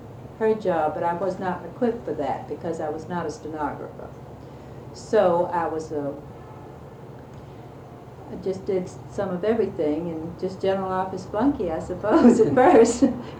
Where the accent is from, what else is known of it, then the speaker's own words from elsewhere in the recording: South Carolina, United States; I had a friend, Dell Ford, from South Carolina, my home state